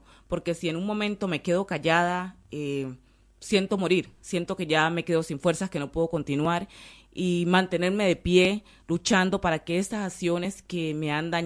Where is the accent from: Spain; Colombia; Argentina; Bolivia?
Colombia; cómo nosotros como colombianos vamos a garantizar como país, como Estado